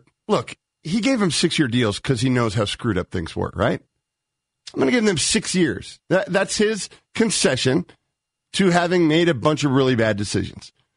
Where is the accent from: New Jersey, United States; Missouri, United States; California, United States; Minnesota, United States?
California, United States; Redwood City; because I grew up in Redwood City, and they trained there, right?